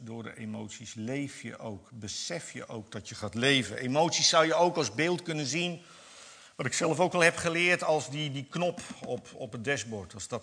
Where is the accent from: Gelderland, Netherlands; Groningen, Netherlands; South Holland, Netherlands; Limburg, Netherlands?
South Holland, Netherlands; Ik kom zelf uit de Alblasserwaard. En dat is de strook, zeg maar, die loopt vanuit Zeeland, Alblasserwaard, zo over de Veluwe richting Staphorst. De bekende Bijbelbelt. Hardwerkende boeren. Ik kom zelf uit een boerenfamilie.